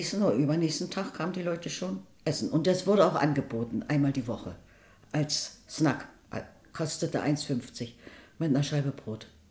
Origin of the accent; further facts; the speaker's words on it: Zwickau, Saxony, Germany; Ich komme aus Zwickau … Gaststätte Seeblick.